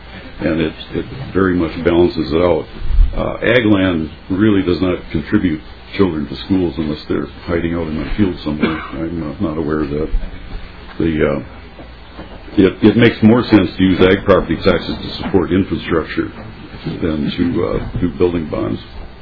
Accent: Stewart, Minnesota, United States; I'm from Stewart, Minnesota, and I farm.

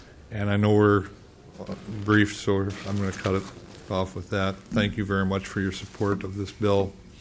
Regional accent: Minnesota, United States; I'm from Canyon High, Minnesota.

